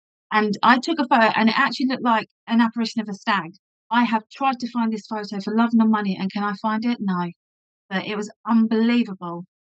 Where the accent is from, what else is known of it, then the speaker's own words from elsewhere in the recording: Hemel Hempstead, East of England, United Kingdom; because I'm actually from Hemel Hempstead